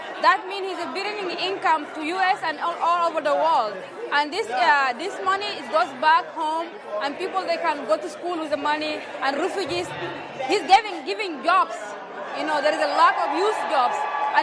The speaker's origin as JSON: {"language": "English", "region": "Darfur", "country": "Sudan", "second_language": "English", "said": "I'm from Darfur, and most of my people in Darfur are refugees."}